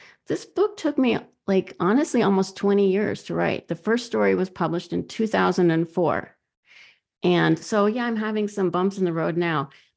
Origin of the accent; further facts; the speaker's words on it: Mill Valley, California, United States; I did grow up in Marin. I grew up in Mill Valley.